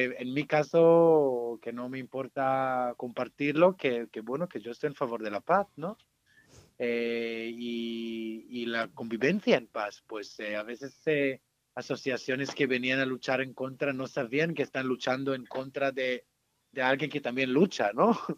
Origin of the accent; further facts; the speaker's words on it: Israel; moved away; Creo que conlleva una pasión de construir un lenguaje que creo que es una cosa que venimos con ella desde Israel.